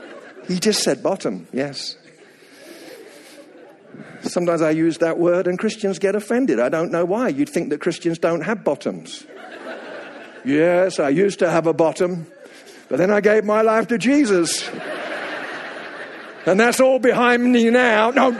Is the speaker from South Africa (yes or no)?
no; England, United Kingdom; now in United States; And I go back to England about every 8 weeks for ministry purposes and also to get my accent refurbished. Because I've discovered after many years living in this wonderful country that Americans are irrationally kind to British people.